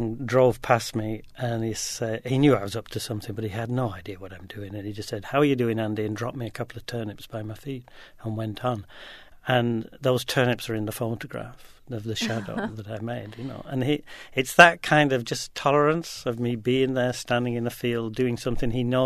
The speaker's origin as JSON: {"language": "English", "region": "England", "country": "United Kingdom", "said": "I'm Scottish, not Scottish, I'm English, and I'm an artist and living in a small Scottish village."}